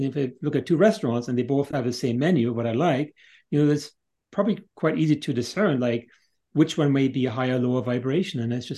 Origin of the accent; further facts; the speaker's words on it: Northern Germany, Germany; I grew up in Northern Germany